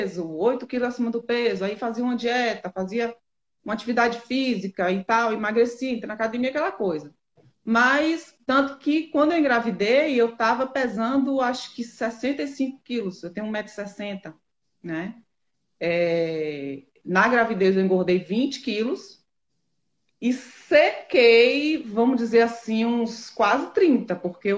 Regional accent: Salvador, Bahia, Brazil; now in Guanambi, Brazil; eu sou de Salvador, né? Sou filha de Salvador, me criei lá também e me casei e vim embora para Guanambi, que é uma cidade do interior da Bahia, mais ou menos 800 quilômetros de distância da capital, porque meu esposo é militar, né?

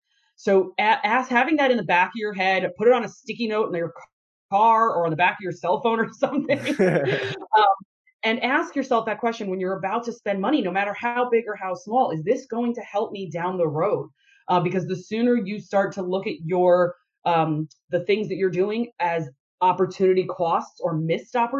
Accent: Northeast, United States; obviously we grew up in the Northeast

